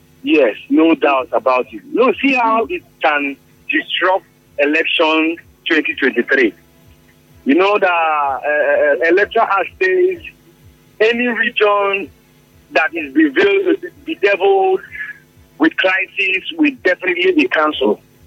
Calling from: Nigeria; I'm calling you from Umoko.

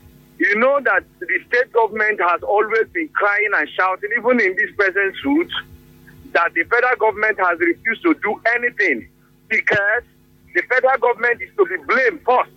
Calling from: Port Harcourt, Rivers, Nigeria; I am calling you from Port Harcourt.

